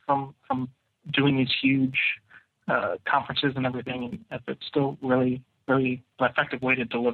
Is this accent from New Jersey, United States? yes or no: no; Rochester, New York, United States; I'm from Rochester, New York.